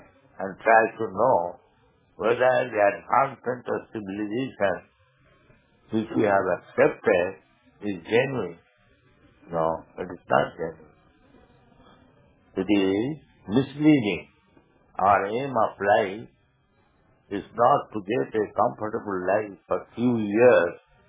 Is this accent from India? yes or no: yes; India